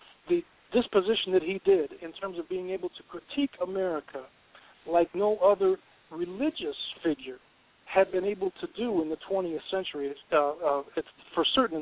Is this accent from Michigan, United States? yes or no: no; Cleveland, Ohio, United States; he delivered the ballot for the bullet address in Cleveland, Ohio, my hometown.